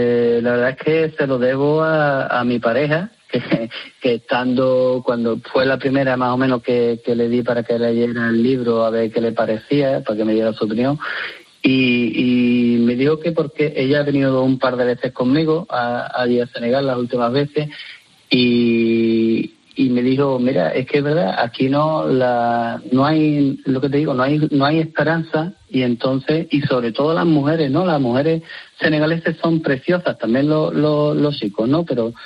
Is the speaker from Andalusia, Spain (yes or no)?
yes; Puerto Real, Andalusia, Spain; Yo soy de Puerto Real y es un pueblo muy de aquí de Cádiz, muy, sí, muy solidario